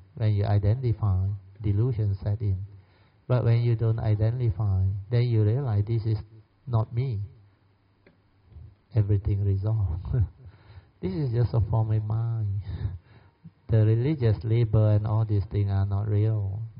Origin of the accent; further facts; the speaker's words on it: Malaysia; Now it's about Malaysian identity. We are all Malaysian.